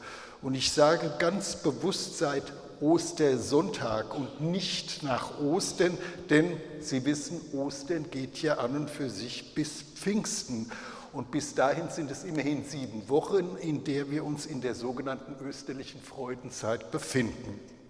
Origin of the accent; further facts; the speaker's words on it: Oppenheim, Rhineland-Palatinate, Germany; ich komme aus Oppenheim, bin Prädikant der Evangelischen Kirche in Hessen und Nassau, hier im Dekanat Ingelheim-Oppenheim